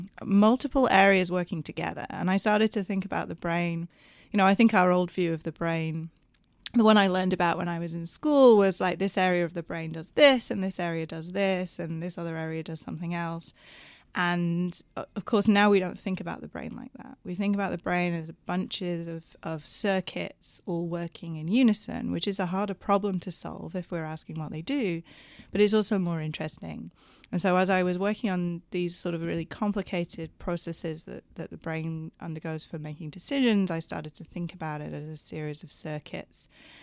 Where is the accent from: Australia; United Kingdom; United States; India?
United Kingdom; I am British.